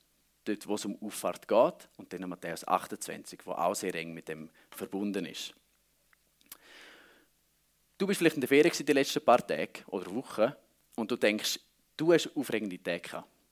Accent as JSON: {"language": "German", "country": "Switzerland", "said": "wie man vielleicht erwarten würde, so als Schweizer"}